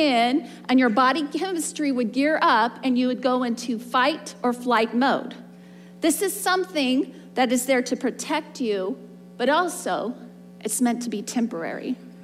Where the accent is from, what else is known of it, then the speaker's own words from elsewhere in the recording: Southwest, United States; Growing up in the Southwest, we had these things called black widows.